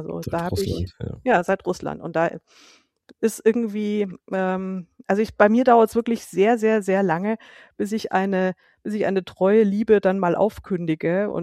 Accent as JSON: {"language": "German", "town": "Munich", "region": "Bavaria", "country": "Germany", "tie": "born or raised there", "said": "ich komme eigentlich ja nicht aus Frankfurt, sondern aus München. Ich bin eine gebürtige Münchnerin"}